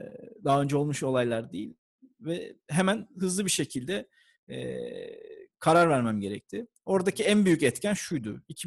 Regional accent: Denizli, Turkey; born there; also born or lived in United States; 1980 Denizli doğumluyum. Yurt dışında uzun yıllar geçirdim. Bir 10 sene kadar Amerika'da yaşadım. Yüksek lisans için gitmiştim.

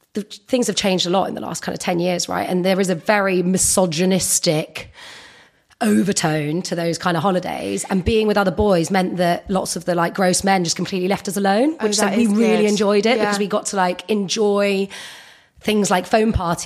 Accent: London, United Kingdom; But growing up in London, you obviously are mostly surrounded by people from London.

